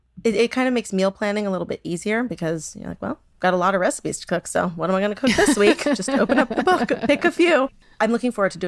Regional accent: San Diego, California, United States; And I grew up in San Diego. My mother is Cuban American.

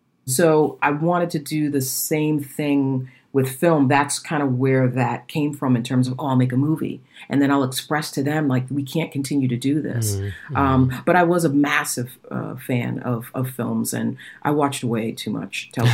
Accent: Boston, Massachusetts, United States; So I'm from Boston. So at the time I was speaking at Boston Partners in Education

